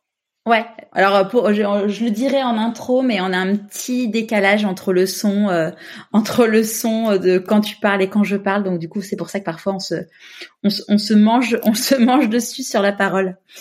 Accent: Paris, Île-de-France, France; now in Marseille, France; moi, j'ai grandi comme toi à Paris, et mes enfants, je les ai eus à Marseille.

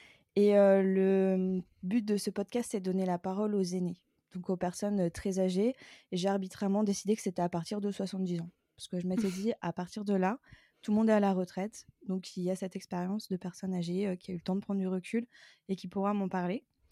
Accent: Grand Est, France; j'ai 32 ans, je suis alsacienne et je vis près de Strasbourg.

